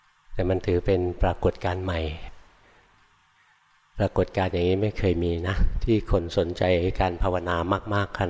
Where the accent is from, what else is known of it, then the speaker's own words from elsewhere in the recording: Bangkok, Thailand; หลวงพ่ออยู่ในกรุงเทพเกิดในกรุงเทพนะโตในกรุงเทพเรียนหนังสือในกรุงเทพทำงานในกรุงเทพ